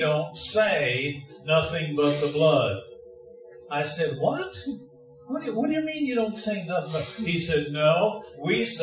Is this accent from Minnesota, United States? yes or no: yes; Minnesota, United States; when I growing up in Minnesota